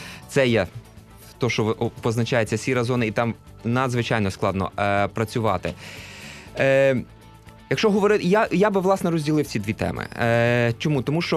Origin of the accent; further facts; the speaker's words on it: Lviv, Lviv Oblast, Ukraine; там зі мною мій колега Юрій, ми зі Львова